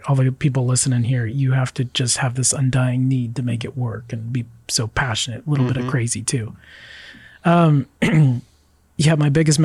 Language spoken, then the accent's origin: English; Steilacoom, Washington, United States; in Lakewood near where I grew up in Steilacoom.